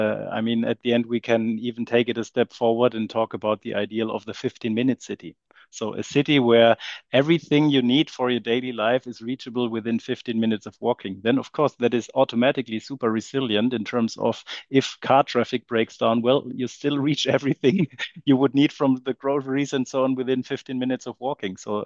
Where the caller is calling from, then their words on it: Germany; English is a second language; I mean, I'm dialed in from Germany, so speaking for the European perspective